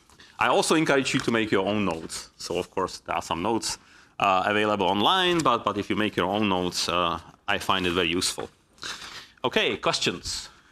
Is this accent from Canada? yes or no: no; Czechia; first language Czech; English is a second language; So I encourage you to learn some Czech so that you can communicate in my native language.